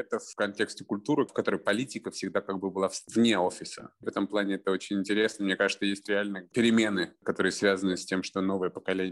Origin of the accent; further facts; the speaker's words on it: Yekaterinburg, Sverdlovsk Oblast, Russia; moved away as an adult; also born or lived in Moscow; now in New York, United States; Я, на самом деле, с Урала. Я из Екатеринбурга и приехал в Москву получать высшее образование и начал работать в Москве.